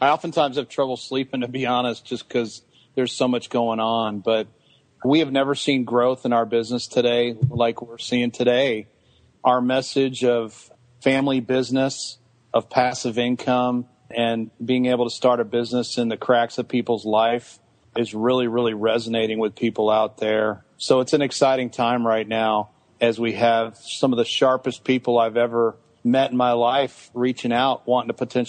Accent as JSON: {"language": "English", "region": "Illinois", "country": "United States", "tie": "born or raised there", "said": "I grew up in Northern Illinois, west of Chicago, and Northern Illinois University is right there."}